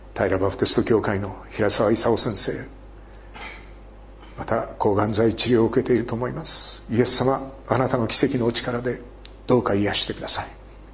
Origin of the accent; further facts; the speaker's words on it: Iwaki, Fukushima, Japan; 私は福島県のいわき市から来ました。原発43キロのところにあります。